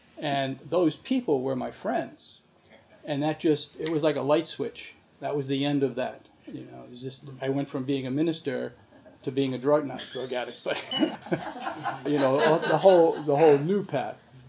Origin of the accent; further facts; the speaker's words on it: North Arlington, New Jersey, United States; And I was raised in North Arlington, which is a blue-class, working-class town down by, I don't know, Lyndhurst and Kearney and there.